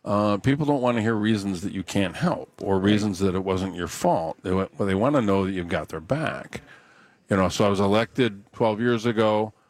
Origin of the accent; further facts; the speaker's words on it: Flint, Michigan, United States; My hometown.